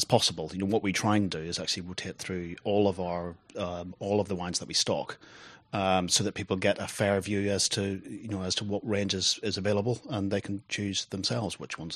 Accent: Ireland; moved away as an adult; now in England, United Kingdom; No, I grew up in Ireland, but I came over to England for university and have stayed here ever since. That was probably 15, 16 years ago.

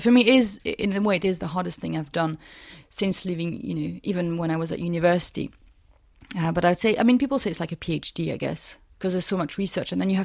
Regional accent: France; You know, I'm from France. I joined the wine trade 5 years ago.

